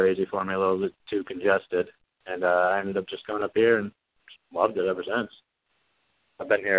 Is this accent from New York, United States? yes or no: yes; Albany, New York, United States; now in Wilmington, United States; Originally, I'm from upstate New York. I was born in Albany. But after high school, I moved down to Atlanta to study animation, and just some of my family moved down to Wilmington.